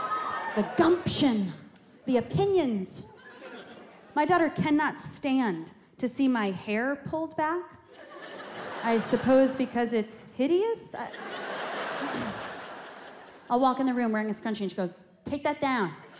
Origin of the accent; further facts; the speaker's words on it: New York, United States; now in Florida, United States; So during COVID, my parents sold the house I grew up in on Long Island and moved down to Florida full time.